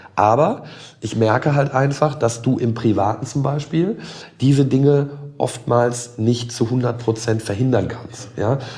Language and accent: German; North Rhine-Westphalia, Germany; also born or lived in Ruhr area; ich komme jetzt selber auch geboren oder gebürtig vom Niederrhein. Ich bin geboren im Ruhrgebiet, aber dann im Grunde groß gewachsen am Niederrhein.